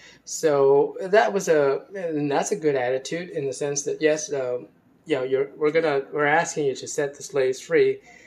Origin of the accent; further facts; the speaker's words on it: Baltimore, Maryland, United States; Like, for example, the state of Maryland. I grew up in Baltimore, Maryland.